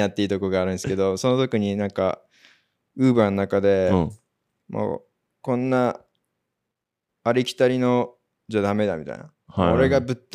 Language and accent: Japanese; Fukuoka, Japan; 同じ福岡出身だよみたいな、